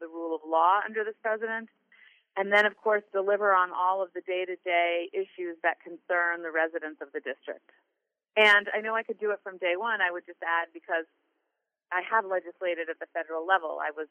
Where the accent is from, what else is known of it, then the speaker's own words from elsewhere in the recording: Chappaqua, New York, United States; although I grew up in Chappaqua, New York, I mentioned before my parents are immigrants.